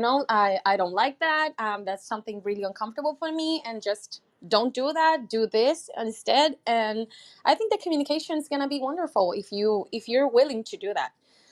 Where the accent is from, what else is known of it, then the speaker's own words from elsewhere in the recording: Puerto Rico; I'm from Puerto Rico.